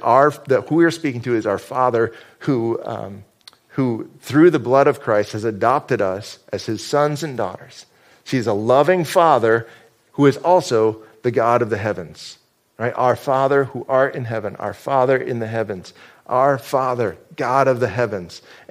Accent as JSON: {"language": "English", "town": "Fulton", "region": "New York", "country": "United States", "tie": "born or raised there", "said": "I grew up in Fulton, so we pick on Oswego."}